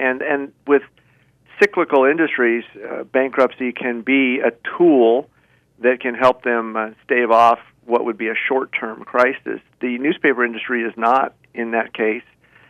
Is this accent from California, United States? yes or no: no; Tucson, Arizona, United States; I'm from Tucson. I was raised there. Went to, you know, Catalina High School and the U of A and Whitmore Elementary School.